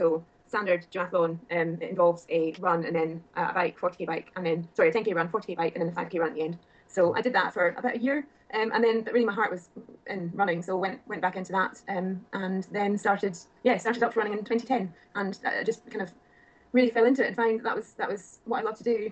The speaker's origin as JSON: {"language": "English", "town": "Isle of Mull", "region": "Scotland", "country": "United Kingdom", "lives_now": "Edinburgh, United Kingdom", "said": "I am living in Edinburgh at the moment. I'm originally from the Isle of Mull up on the west coast. And I work in Edinburgh for the Royal Botanic Garden as development manager"}